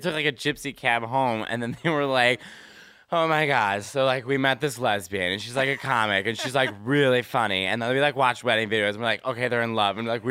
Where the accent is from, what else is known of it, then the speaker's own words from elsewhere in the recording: Chicago, Illinois, United States; I am from Chicago. I'm the youngest of three.